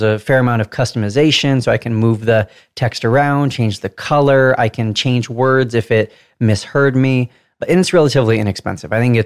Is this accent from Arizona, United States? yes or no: no; California, United States; accent: Southern California; Sometimes I don't always trust the computer to accurately hear what I'm saying and decipher my Southern California accent.